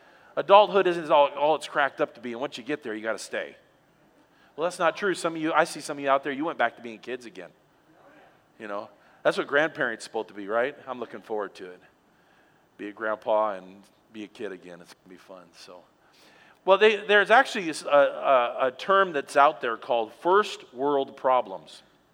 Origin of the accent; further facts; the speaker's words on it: West Coast, United States; I grew up on the West Coast. I can make fun of it.